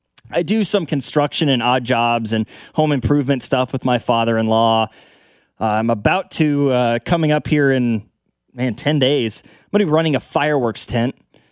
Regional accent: Lawson, Missouri, United States; I grew up in Lawson. I know a lot of people may not even know where that is. I always just say it's near Excelsior Springs, And if people don't know where Excelsior Springs is, I say I'm from Kansas City because it's just easier that way, right?

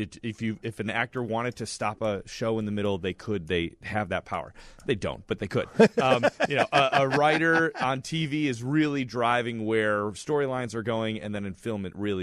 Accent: Carol Stream, Illinois, United States; I grew up in Carroll Stream.

